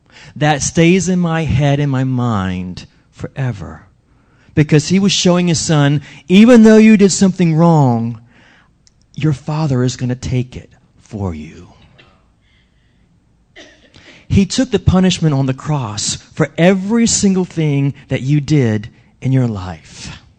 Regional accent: the South, United States; And I grew up in the South, American by birth, but Southern by the grace of God and all that stuff, right?

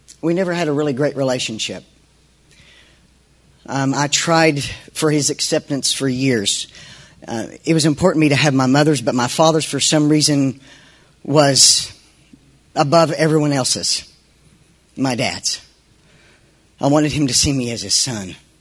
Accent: Alpharetta, Georgia, United States; I grew up in Alpharetta, the rest of my growing in Alpharetta.

